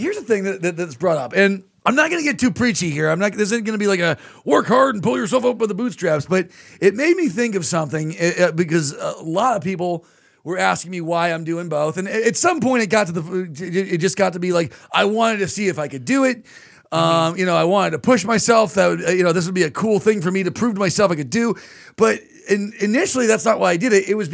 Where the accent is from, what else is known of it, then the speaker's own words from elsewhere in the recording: Irvine, California, United States; that happened to me when I played the Irvine Improv for my hometown crowd.